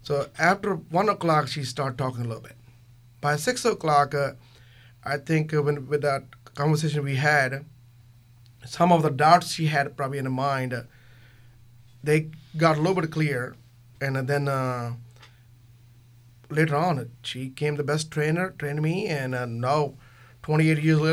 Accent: Punjab, India; English is a second language; moved away as an adult; now in United States; then did electrical engineering in my country. I'm from Punjab, India.

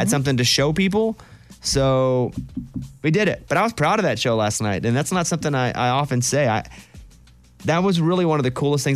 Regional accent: Arkansas, United States; Growing up in Arkansas and hunting, I was okay with the cleaning part of it

